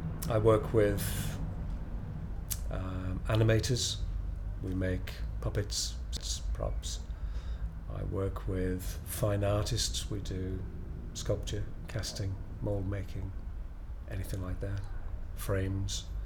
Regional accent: Wrexham, Wales, United Kingdom; I'm 56 years old. I'm from Wrexham in North Wales.

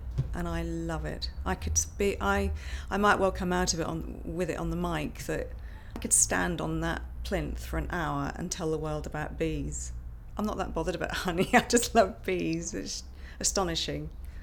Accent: Shotley, East of England, United Kingdom; I come from Shotley, which is a village outside Ipswich in Suffolk.

